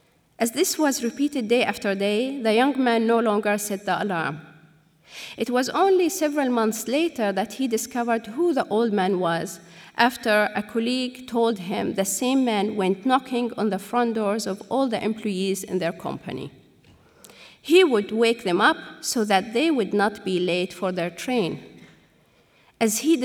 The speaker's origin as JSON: {"language": "English", "country": "Palestine", "tie": "born or raised there", "said": "Growing up in Palestine in the 80s"}